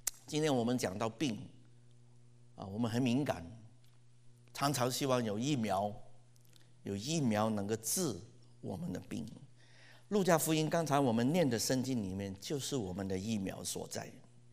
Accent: China; 笑话我们中国人，什么土豪了，挥霍了

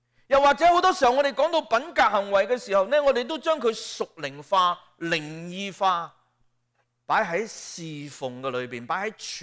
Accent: China; 我们中国人要谦让，是不是？

